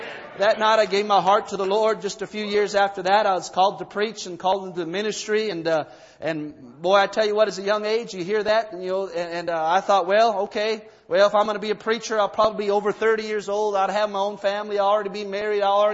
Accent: San Carlos Apache Reservation, Arizona, United States; As Brother Donnie said, I'm from the San Carlos Apache Reservation out in Arizona.

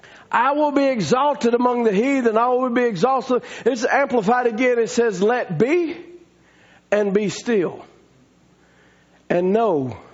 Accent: the South, United States; Listen, I'm from the South.

